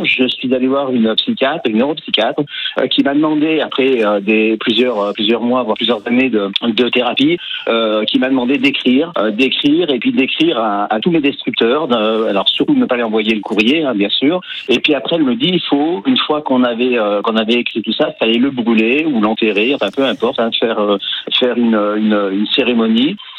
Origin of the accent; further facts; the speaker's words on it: Désertines, Auvergne-Rhône-Alpes, France; born there; Vous avez un chêne qui symbolise ma naissance, mes racines, qui a été pris sur Désertine, je suis né à Désertine